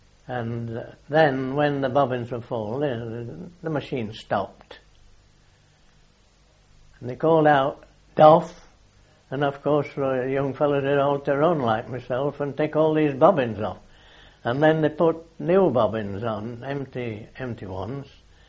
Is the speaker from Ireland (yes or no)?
no; Sobey Bridge, United Kingdom; born there; I was born on August 27, 1897, at a place called Sobey Bridge.